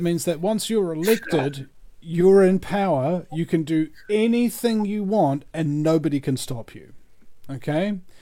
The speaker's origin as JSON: {"language": "English", "country": "New Zealand", "said": "well, I mean, I'm a New Zealander, and I'm basically have an oath to say that obviously Australians are worse."}